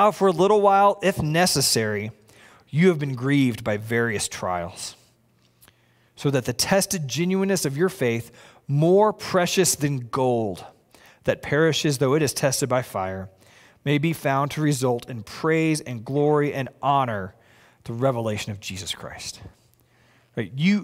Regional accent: Lubbock, Texas, United States; I'm from Lubbock, Texas.

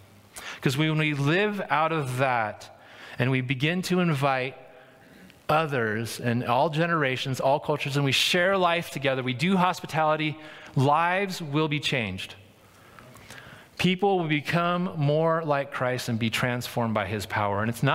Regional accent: United States; do I believe this because I was raised in America and that's influencing me

